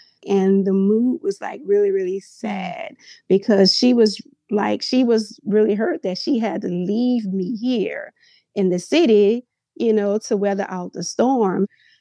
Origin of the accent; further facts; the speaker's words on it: New Orleans, Louisiana, United States; And I'm from New Orleans. I grew up in the Lower Night Ward area of the city, which was the most devastated part of the city.